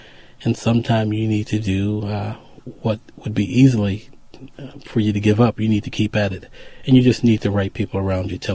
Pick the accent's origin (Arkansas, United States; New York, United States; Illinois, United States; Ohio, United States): Illinois, United States; Chicago; I grew up in Chicago. There were probably 40 homes on the block that I lived on.